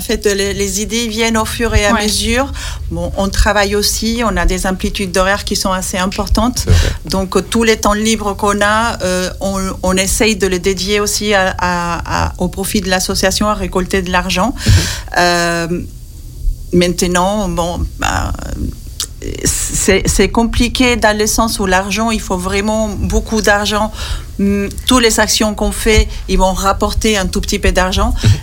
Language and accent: French; Spain; moi, j'ouvrais les fenêtres quand j'étais petite en Espagne et j'avais le Maroc en face.